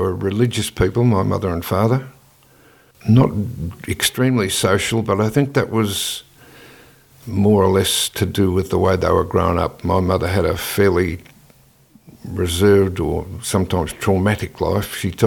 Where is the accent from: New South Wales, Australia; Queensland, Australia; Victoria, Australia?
Victoria, Australia; Melbourne; born there; I was born in Moreland Road, Moreland, in Melbourne, suburb of Melbourne.